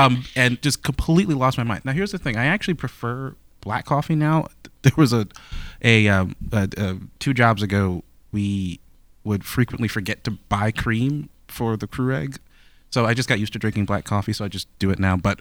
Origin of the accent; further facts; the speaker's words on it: New York City, New York, United States; I grew up in New York City, in Brooklyn.